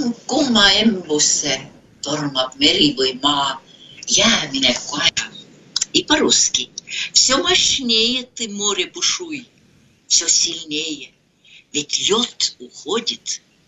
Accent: Estonia; Вот если это все вместе, тогда мы чувствуем, что мы эстонцы.

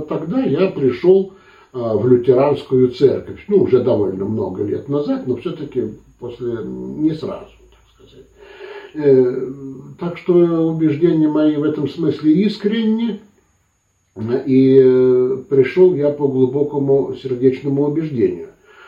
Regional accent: Saint Petersburg, Russia; born there; Я родился в 59-м году в Петербурге. Я наполовину немец по национальности. И мои предки были лютеранскими пасторами.

